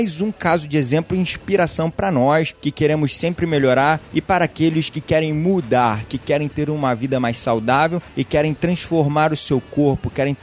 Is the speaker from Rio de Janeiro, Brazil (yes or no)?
yes; Rio de Janeiro, Brazil; accent: carioca; Eu não vou prometer que eu vou conseguir tirar esse meu sotaque carioca, porque aquilo, nascido e criado aqui no Rio